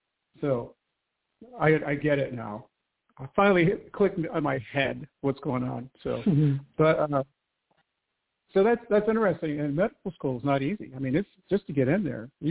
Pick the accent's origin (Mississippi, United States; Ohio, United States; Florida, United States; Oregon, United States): Ohio, United States; I'm from Ohio. I don't really know.